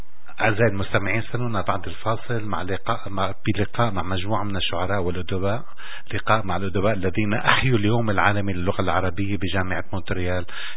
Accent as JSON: {"language": "Arabic", "country": "Syria", "said": "بلدنا الحبيب سوريا"}